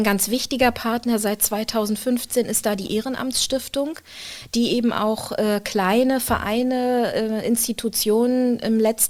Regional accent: Rostock, Mecklenburg-Vorpommern, Germany; born there; ich bin ja in Rostock geboren und in Rostock ist die Zahl sieben eine ganz besondere.

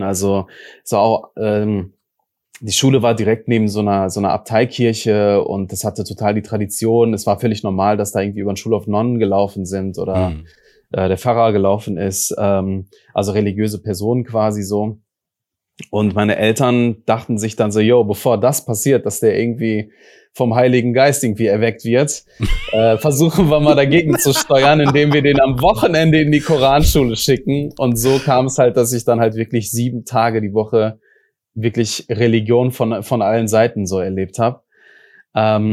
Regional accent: Duisburg, North Rhine-Westphalia, Germany; Also ich bin im Dichterviertel in Obermarxloh aufgewachsen und das ist so ein Stadtteil, also das ist die größte Arbeitersiedlung in Duisburg

